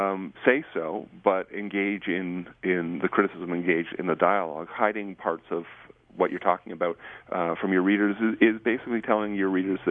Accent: Canada; I won't say as a Canadian that, you know, we've done a better job.

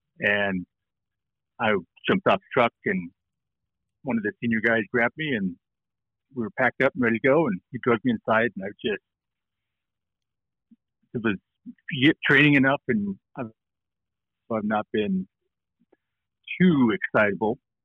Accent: Lander, Wyoming, United States; I was born and raised in Lander, actually. Went to school here, the whole works. So I'm not a transplant at all. I'm born and raised.

